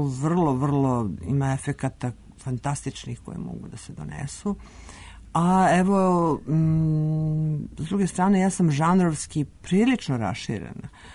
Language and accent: Serbian; Serbia; Uostalom, ja sam iz Srbije, mislim, ne mogu.